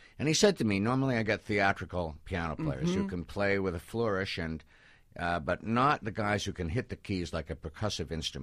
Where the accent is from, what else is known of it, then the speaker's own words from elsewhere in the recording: Canada; I'm from Canada.